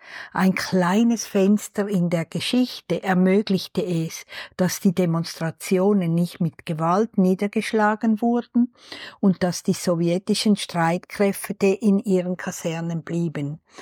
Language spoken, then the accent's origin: German; Winterthur, Zurich, Switzerland; Ich komme aus Winterthur in der Schweiz